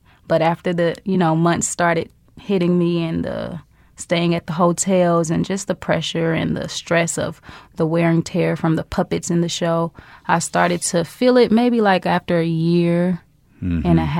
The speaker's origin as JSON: {"language": "English", "town": "St. Louis", "region": "Missouri", "country": "United States", "said": "Yeah, you know, I'm from St. Louis, so, you know, I'm from that hard knock life."}